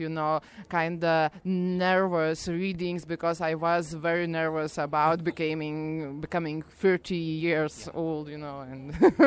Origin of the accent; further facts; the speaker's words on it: Lithuania; English is a second language; I am from Lithuania.